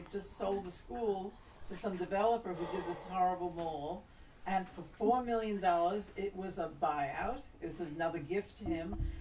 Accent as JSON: {"language": "English", "town": "Riverdale", "region": "New York", "country": "United States", "tie": "born or raised there", "said": "I came from Riverdale. It wasn't part of the Bronx, and it was fabulous. But when they needed space, they made it part of the Bronx, and it was gone. And I've got, you know, wow, a whole childhood that I lived there."}